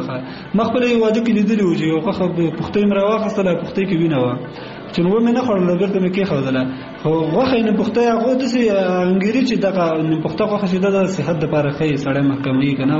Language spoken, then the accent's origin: Pashto; Kunar, Afghanistan; زه اصلا د کونړ ولایت اوسیدونکی یم